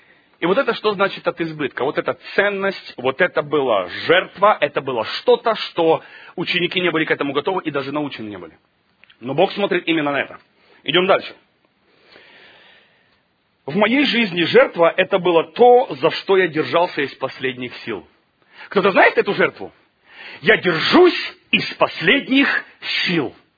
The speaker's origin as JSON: {"language": "Russian", "country": "Ukraine", "said": "я сам с Украины, все нормально."}